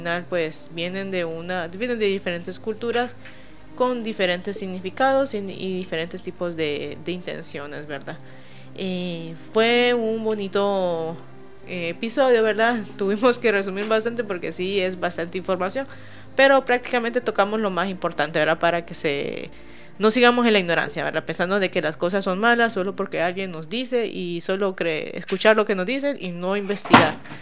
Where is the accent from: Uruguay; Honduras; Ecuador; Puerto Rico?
Honduras; ya que somos hondureños y pues hay que estar orgullosos, ¿verdad?